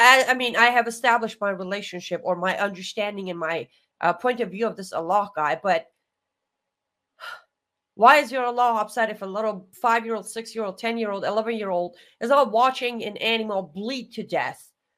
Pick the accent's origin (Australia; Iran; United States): Iran; English is a second language; growing up in Iran, I don't know how many times I have lost count, but there were many times when I personally, as a kid, standing there watching this poor animal